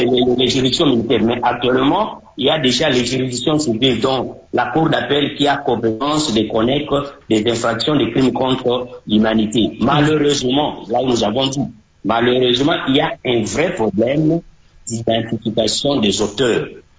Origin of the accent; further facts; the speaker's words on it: Kisangani, Tshopo, DR Congo; C'est ce qui a été fait chez nous à Kisangani.